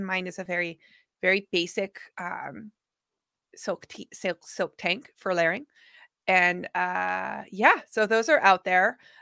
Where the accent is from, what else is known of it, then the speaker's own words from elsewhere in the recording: Pittsburgh, Pennsylvania, United States; So we're gonna do some knitting together here in my hometown.